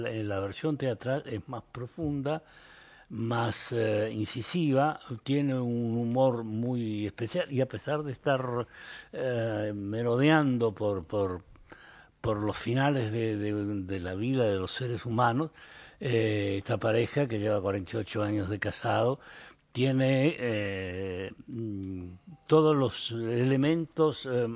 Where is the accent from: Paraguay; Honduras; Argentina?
Argentina; Tomo mate, que soy argentino.